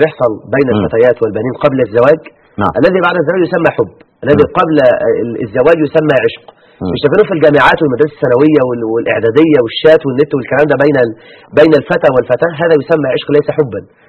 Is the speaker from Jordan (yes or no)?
no; Egypt; كان عندي قبل الأمس واحد يعد من عتاه السحر عندنا في مصر